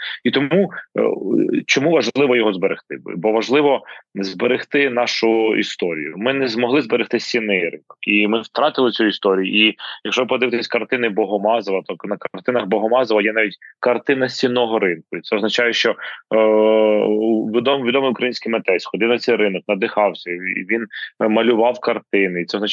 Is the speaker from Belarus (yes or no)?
no; Kyiv, Ukraine; І я народився на Лебідській, насправді, і Лебідська – це недалеко від Володимирського ринку, я все життя був там.